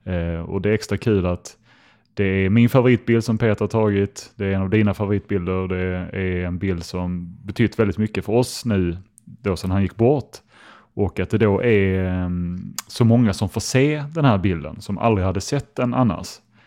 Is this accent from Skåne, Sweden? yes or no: yes; Skåne, Sweden; Och jag har gamla kompisar som jag växte upp med i Skåne.